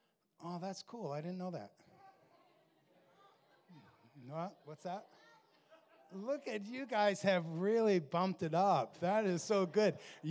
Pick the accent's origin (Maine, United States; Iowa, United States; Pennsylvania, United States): Maine, United States; I'm the seventh of eight. I grew up in Maine, as you heard, and my family was very dysfunctional.